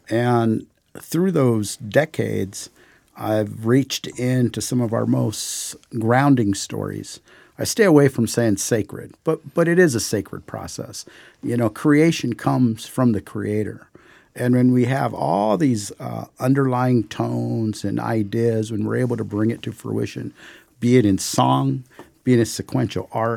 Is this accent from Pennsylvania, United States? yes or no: no; San Pasqual Reservation, California, United States; I'm actually from San Pasqual Reservation. We sit side by side, Ish. I'm Kumeyaay. The Kumeyaay Nation here in San Diego, which are 13 bands.